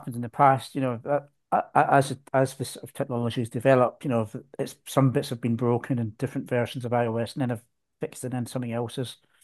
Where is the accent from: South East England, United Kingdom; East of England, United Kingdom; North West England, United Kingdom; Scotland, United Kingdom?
Scotland, United Kingdom; accent: Scottish; it's pretty accurate even with my Scottish accent.